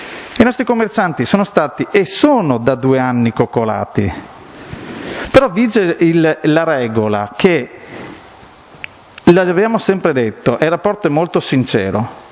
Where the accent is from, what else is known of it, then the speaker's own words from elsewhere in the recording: Veneto, Italy; sono veneto ma sono lampedusiano